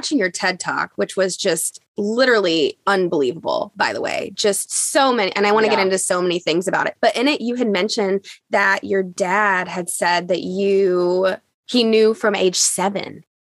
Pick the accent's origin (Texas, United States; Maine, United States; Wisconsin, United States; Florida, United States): Texas, United States; Dallas; We're from Dallas, right? So not used to the mountains